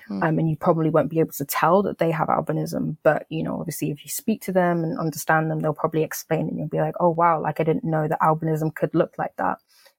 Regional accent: United Kingdom; born there; So I was born in the UK.

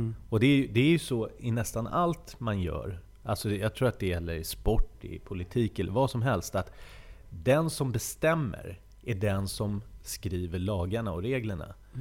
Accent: Stockholm, Stockholm County, Sweden; Min pappa är från Egypten. Min mamma är från Södertälje. Och alltså jag är uppvuxen i Stockholm i huvudsak, i massa olika ställen. Jag flyttade 14 gånger innan jag var 16. Så jag flyttade jättemycket och runt olika förorter. Jag bodde också inne i stan ibland.

